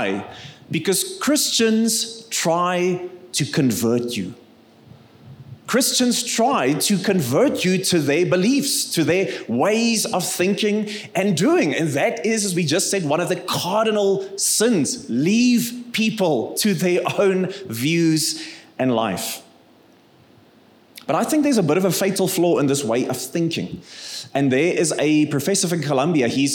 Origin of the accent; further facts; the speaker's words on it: Free State, South Africa; I'm not going to get stuck on the blue balls because I come from the Free State, so we are just going to move along smoothly.